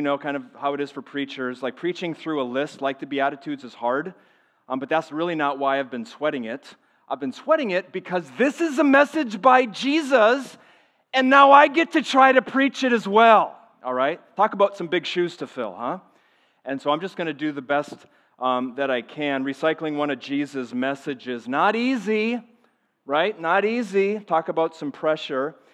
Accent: Upper Midwest, United States; I grew up in the Midwest, upper Midwest, as a matter of fact

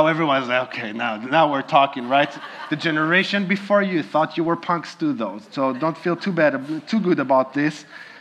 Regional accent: Israel; As you know, I'm originally from Israel and got to travel to some really ancient markets.

